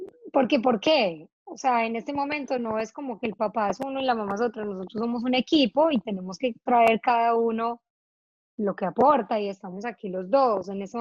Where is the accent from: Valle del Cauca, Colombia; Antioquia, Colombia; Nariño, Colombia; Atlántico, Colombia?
Antioquia, Colombia; now in abroad; nosotras no sé si porque somos paisas o colombianas